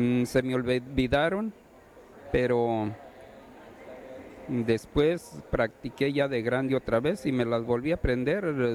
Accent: Puruándiro, Michoacán, Mexico; born there; Yo nací en Puruándiro, Michoacán.

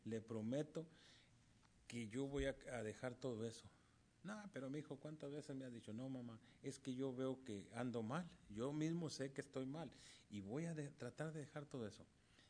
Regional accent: Mexico; moved away; decidí cambiar, me vine de México, llegué aquí y se acabó todo

